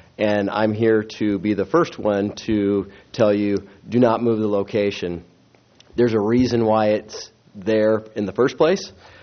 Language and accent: English; Morro Bay, California, United States; I was born and raised in Morro Bay. I've lived here for 46 years.